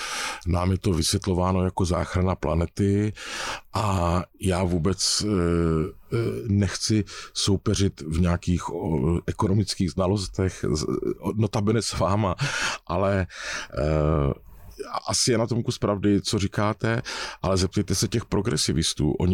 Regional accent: Brno, South Moravian Region, Czechia; a já jsem původně Brňák

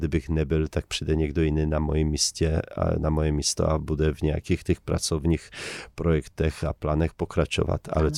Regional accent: Poland; tam se ozve ve mně ten polský občan, ten polský fanoušek a tam jsem Polák.

